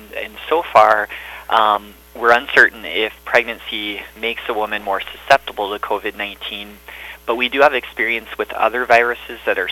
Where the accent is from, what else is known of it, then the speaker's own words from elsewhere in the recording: Omaha, Nebraska, United States; moved away as an adult; now in Montevideo, United States; Well, I grew up in Omaha, Nebraska. I went to medical school in Nebraska at the University of Nebraska, and then did my residency there as well. And then following residency, I moved to Montevideo in 2001